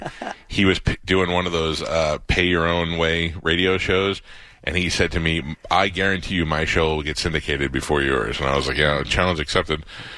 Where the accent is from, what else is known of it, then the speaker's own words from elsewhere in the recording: New York, United States; All right. I'm also a New Yorker, but not a liar.